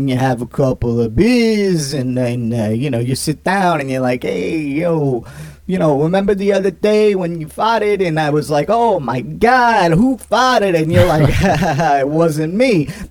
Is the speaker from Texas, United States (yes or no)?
no; Queens, New York, United States; because, well, I like donuts. But anyway, that's besides the point. I'm from Queens, you know.